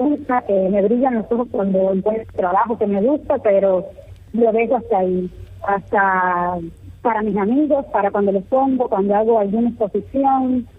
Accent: Cuba; yo me sentí identificado como cubana, que también pasó el Irma

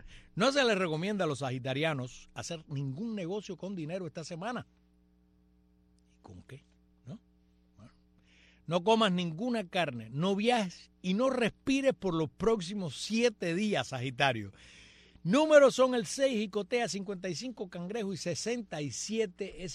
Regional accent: Cuba; Primero porque somos cubanos.

